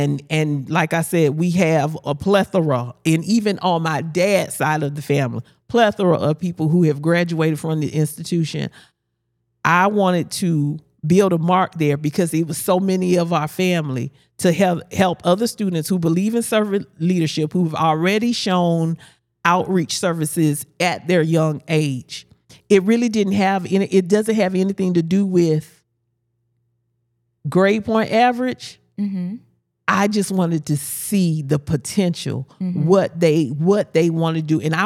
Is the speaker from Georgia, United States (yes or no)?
yes; Albany, Georgia, United States; also born or lived in Germany; I was born in Germany, yes, but I'm from Albany. But I also now have to say my roots are in South Carolina, too.